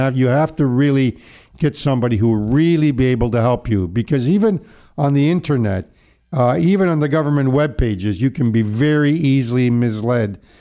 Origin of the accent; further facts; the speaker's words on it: Canada; Since we're all Canadian, we all like to talk about the weather.